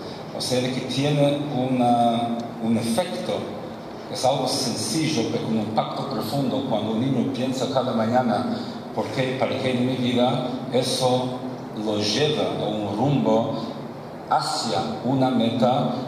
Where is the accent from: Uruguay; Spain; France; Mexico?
Uruguay; Montevideo; Y yo soy de Montevideo, mi amigo de Buenos Aires. No, pero en serio, ¿dónde son? Sí, en serio, yo vivo en Montevideo, mi amigo vive en Buenos Aires.